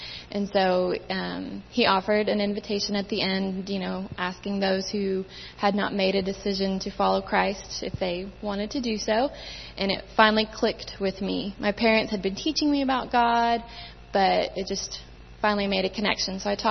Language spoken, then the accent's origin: English; Moscow, Russia; moved away as an adult; I grew up in Moscow, Russia. My parents were missionaries, and my dad worked on the administrative side of things. And we moved over when I was almost 3 years old.